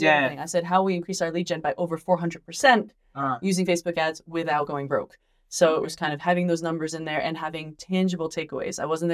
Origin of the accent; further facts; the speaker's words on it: New York, United States; speaking too fast, which I tend to do as a New Yorker